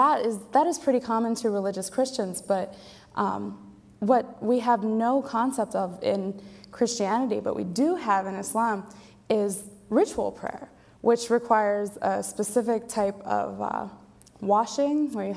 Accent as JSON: {"language": "English", "town": "State College", "region": "Pennsylvania", "country": "United States", "tie": "born or raised there", "said": "I grew up here. I've spent my entire life in the vicinity of State College. And I'm fully American and fully Muslim."}